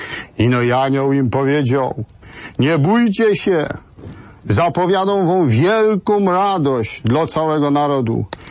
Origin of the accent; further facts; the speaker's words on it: Silesian Voivodeship, Poland; zwyczaje, które u nas na Żywiecczyźnie, w gminie Milówka, w Kamysznicy, w Lalikach, w Szarym są żywe do tej pory